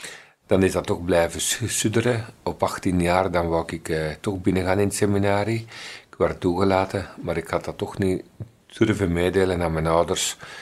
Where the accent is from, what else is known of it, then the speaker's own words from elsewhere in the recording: Meerbeek, Flemish Brabant, Belgium; also born or lived in Leuven; Ja, ik ben in feite geboren in Leuven. Mijn jeugd doorgebracht in Meerbeek, in vogelvlucht op 5 kilometer van Egenhoven.